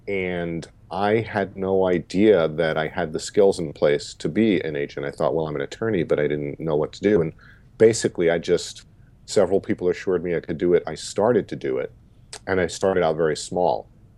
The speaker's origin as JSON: {"language": "English", "region": "New York", "country": "United States", "said": "I don't know if that's because I'm a lawyer or because I've been a comedian or just because I'm a New Yorker"}